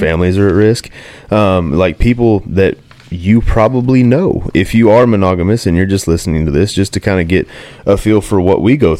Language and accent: English; Oklahoma, United States; you mentioned we're from Oklahoma. This is the reddest state that there is.